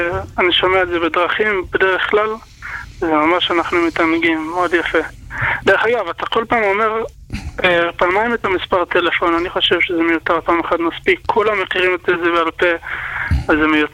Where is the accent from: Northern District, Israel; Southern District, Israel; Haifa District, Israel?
Northern District, Israel; Nof HaGalil; מהצפון, מהר יונה.